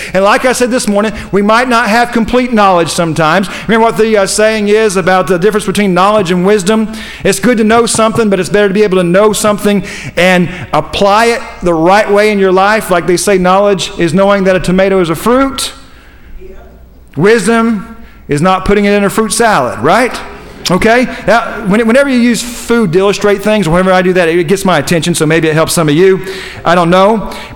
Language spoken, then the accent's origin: English; the South, United States; It hasn't been a big deal me growing up in the South